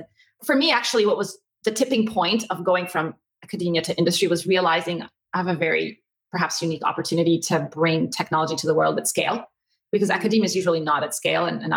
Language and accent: English; Abu Dhabi, United Arab Emirates; also born or lived in Cairo, Egypt / Kuwait; So I was born in Cairo, Egypt. We're Egyptian, and my family worked around the Middle East. So I grew up partially in Kuwait and then in Abu Dhabi.